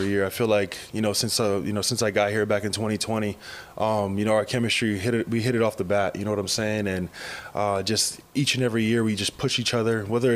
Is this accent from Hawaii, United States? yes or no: yes; Hawaii, United States; we're both from the West Coast, and I'm from Hawaii